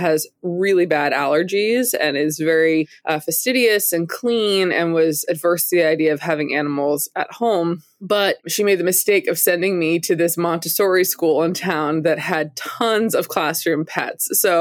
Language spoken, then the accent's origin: English; Massachusetts, United States; I grew up outside Boston in the, you know, Massachusetts suburbs